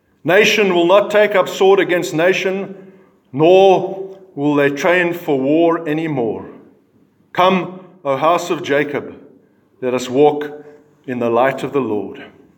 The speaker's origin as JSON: {"language": "English", "country": "South Africa", "tie": "born or raised there", "said": "I grew up in South Africa."}